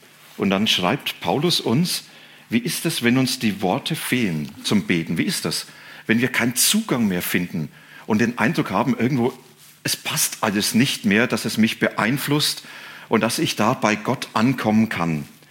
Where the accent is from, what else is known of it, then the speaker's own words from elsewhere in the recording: Bavaria, Germany; Manche wissen, ich komme aus Franken, kleines Dorf.